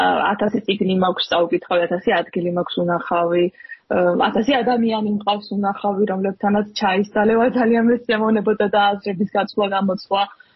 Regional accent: Tbilisi, Georgia; შეიძლება იმიტომ, რომ მთელი ბავშვობა იქ გავატარე და ჩემი აზრით ფანტასტიკური ბავშვობა მქონდა და ეს გრძნობები ემატება. ჩემთვის სახლი ჩემი თბილისის სახლია

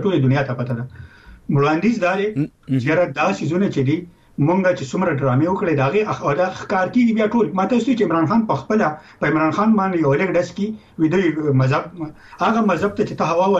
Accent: Khyber Pakhtunkhwa, Pakistan; موږ د پښتونخوا یو

